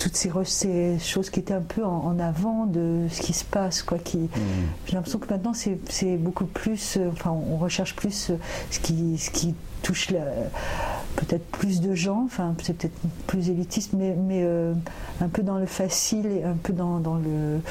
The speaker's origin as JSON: {"language": "French", "region": "south of France", "country": "France", "accent": "southern French", "said": "Et moi j'ai perdu tout mon accent du sud. Je le reprends un peu quand je reviens, mais je l'ai perdu complètement."}